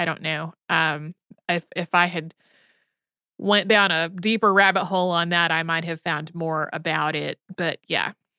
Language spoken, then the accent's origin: English; King's Lynn, East of England, United Kingdom; as well as my hometown of King's Lynn.